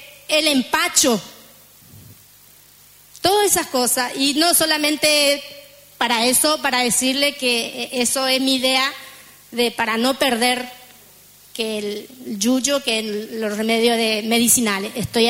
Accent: Paraguay; accent: Paraguayan; me dice que ya se perdió mi tonada paraguaya.

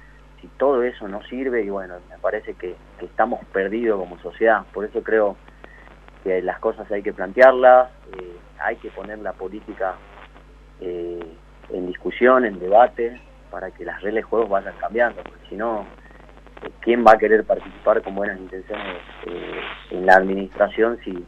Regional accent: Perico, Jujuy, Argentina; estamos pareciera como argentinos, como jujeños y periqueños, como condenados a que nos vaya mal

